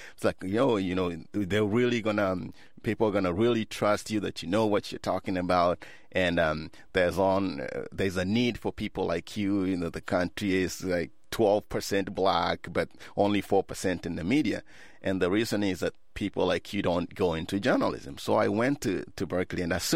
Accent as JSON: {"language": "English", "country": "Kenya", "said": "no, I'm not. I'm from Kenya."}